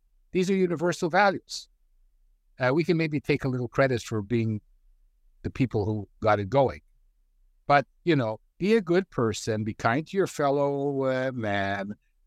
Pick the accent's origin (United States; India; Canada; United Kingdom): Canada; I grew up in Canada.